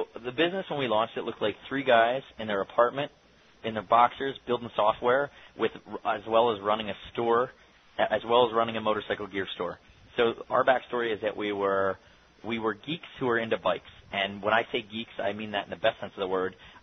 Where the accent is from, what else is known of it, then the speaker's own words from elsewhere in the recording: Philadelphia, Pennsylvania, United States; We're Northeast guys. So we're from Philadelphia in the suburbs. We're fast-talking, high-energy, fast movers.